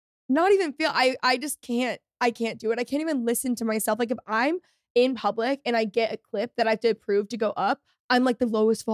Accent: Texas, United States; accent: Valley girl; I have no idea where I got this like godforsaken Valley girl accent. Like I grew up in Texas.

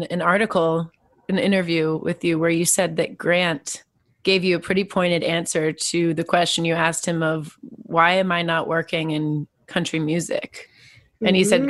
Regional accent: Arlington, Texas, United States; when I'm from Arlington, Texas, and I grew up listening

